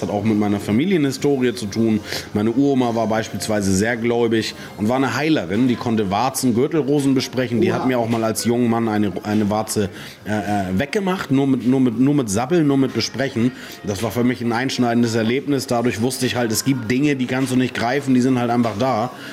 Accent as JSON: {"language": "German", "region": "Hamburg", "country": "Germany", "said": "Der Spruch musste einfach sein als Hamburger."}